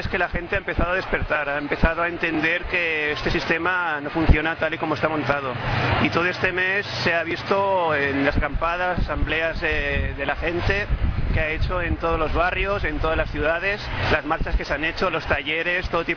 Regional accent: Girona, Catalonia, Spain; de Gerona.

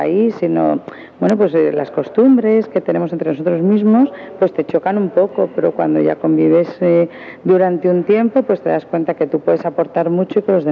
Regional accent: Spain; somos españoles de hoy

